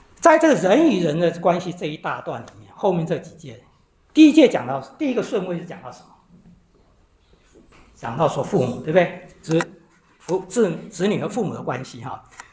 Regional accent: China; 我们中国人很容易带着儒家的这个文化背景，会把我们的儒家文化给读进到这一点经文里面去

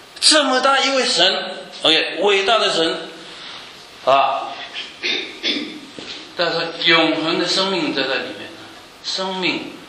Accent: China; 那我们中国人不认识这个道是什么个东西

